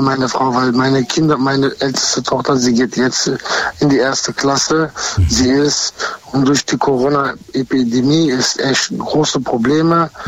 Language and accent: German; North Macedonia; ich komme aus Mazedonien, aber ich habe französischen Namen.